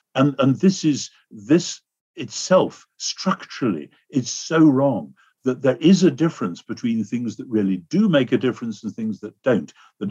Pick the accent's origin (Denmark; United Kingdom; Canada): United Kingdom; now in United States; It's very difficult for this reason, that in America, I find as a Brit, if I say things which some people construe as critical, this is not well received.